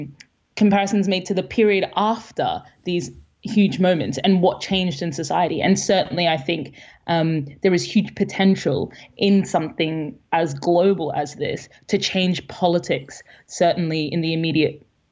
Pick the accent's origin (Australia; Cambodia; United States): Australia; I grew up in Australia, so a huge bunch of my friends are in Australia